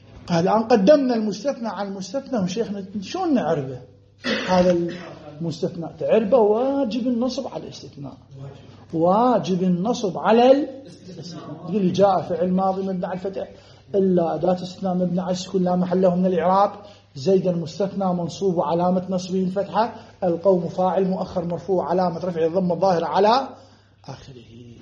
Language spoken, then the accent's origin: Arabic; Saudi Arabia; انا من السعوديه